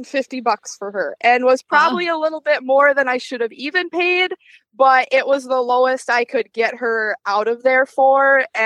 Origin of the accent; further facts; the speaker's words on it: Wisconsin, United States; Yeah, my little bit of my accent is coming out.